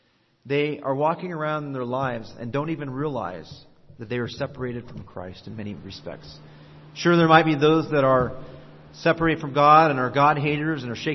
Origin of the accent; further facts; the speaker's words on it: California, United States; It's very far from our family. We're from Southern California, and all of our family live there.